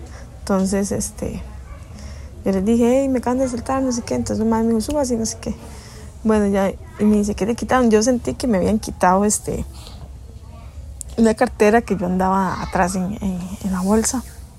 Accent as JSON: {"language": "Spanish", "town": "Pavas", "region": "San José", "country": "Costa Rica", "said": "lo que ustedes tienen que saber es que yo soy de Pavas"}